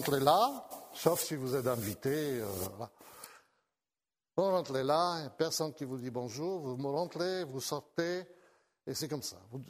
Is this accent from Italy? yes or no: no; France; On est un couple, hein, on est chrétien, on vient de France.